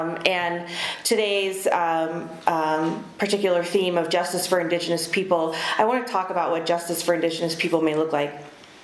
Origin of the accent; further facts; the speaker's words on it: Oklahoma, United States; now in Montana, United States; Being born and raised in Oklahoma, Oklahoma has the most tribes of any state in our nation, with 37.